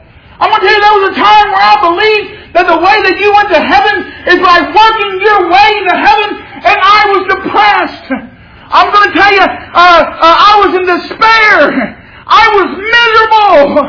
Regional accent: Louisiana, United States; And I'm going to tell you, I'm from Louisiana. Whenever the Saints won the Super Bowl, she was, woo, woo, woo, woo.

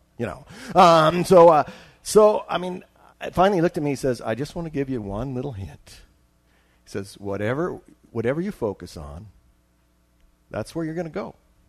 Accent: Juneau, Alaska, United States; And I was from Juneau.

